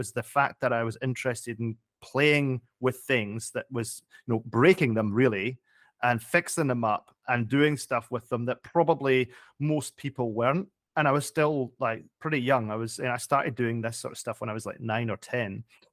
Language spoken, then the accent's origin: English; Edinburgh, Scotland, United Kingdom; also born or lived in Glasgow; I'm Scottish. I grew up in Edinburgh. I also lived in Glasgow for a while, but lived in Edinburgh.